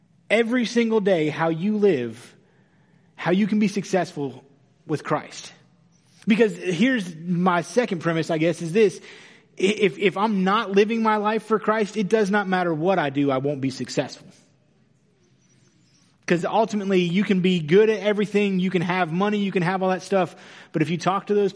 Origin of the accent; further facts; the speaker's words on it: Mooringsport, Louisiana, United States; I grew up in Mooringsport. Most people don't even know where Mooringsport is.